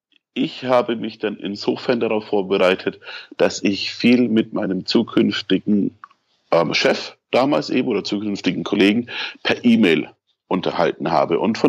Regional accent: Nuremberg, Bavaria, Germany; ich komme gebürtig aus Nürnberg und bin seit meinem 17. Lebensjahr eigentlich auf Achse in der Hotellerie und Gastronomie

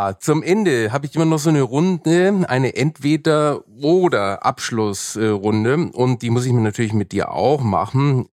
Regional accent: Nuremberg, Bavaria, Germany; Ich bin zwar in Nürnberg aufgewachsen und ich weiß, das passt nicht so, aber meine Mutter kommt aus Nordrhein-Westfalen, aus Hattingen

